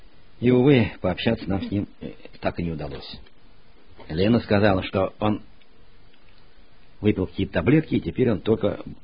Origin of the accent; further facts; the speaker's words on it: Moscow, Russia; те же мы приехали, москвичи.